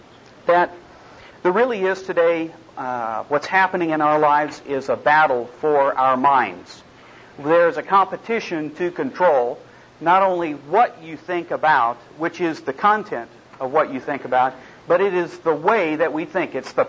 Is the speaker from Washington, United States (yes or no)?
no; Oklahoma City, Oklahoma, United States; I'm from Oklahoma City.